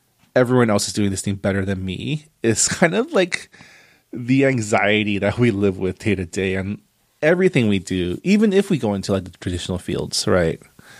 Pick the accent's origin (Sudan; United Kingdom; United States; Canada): Canada; I am also Canadian, yes.